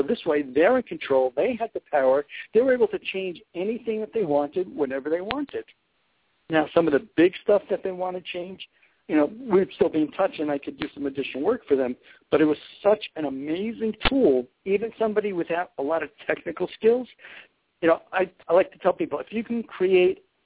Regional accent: Manhattan, New York, United States; I was born and raised in Manhattan, but that's probably going back too far.

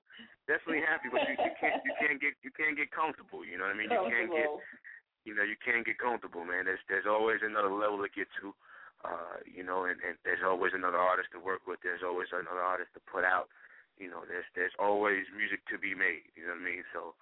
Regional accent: Bronx, New York, United States; You know, I'm born and raised in Bronx, New York, you know, definitely representing NYC

